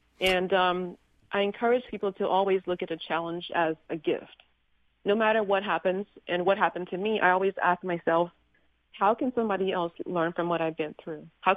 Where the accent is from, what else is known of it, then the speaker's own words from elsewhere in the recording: Liberia; Well, like I said, I'm from Liberia, West Africa.